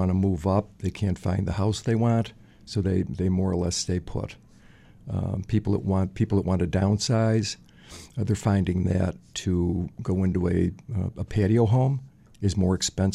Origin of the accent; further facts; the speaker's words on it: Buffalo, New York, United States; I grew up in South Buffalo, so I'm probably more familiar with that market than others.